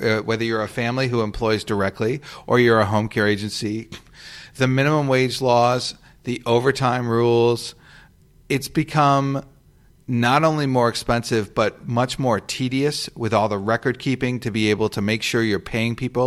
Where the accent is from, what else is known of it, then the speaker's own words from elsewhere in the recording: Fall River, Massachusetts, United States; I'm a Massachusetts guy, south of Boston, a city called Fall River.